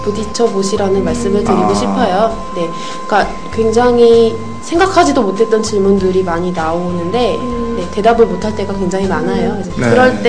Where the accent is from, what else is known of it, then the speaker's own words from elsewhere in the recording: South Korea; 네, 저 한국에서 왔어요.